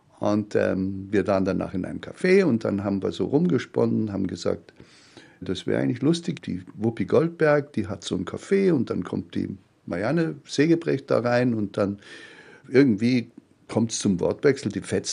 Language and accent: German; Ammerland, Bavaria, Germany; dass ich in Ammerland aufgewachsen bin am Starnberger See